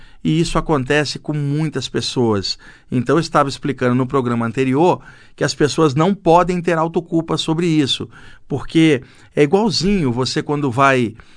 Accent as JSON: {"language": "Portuguese", "region": "Rio de Janeiro", "country": "Brazil", "lives_now": "São Paulo, Brazil", "said": "eu sou carioca, moro aqui há muitos anos, mas não acostumo com frio, não."}